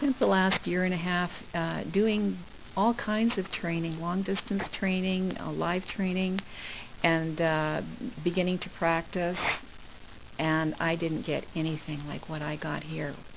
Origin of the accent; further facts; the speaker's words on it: Nanaimo, British Columbia, Canada; I'm from Vancouver Island in that lovely little town called Nanaimo.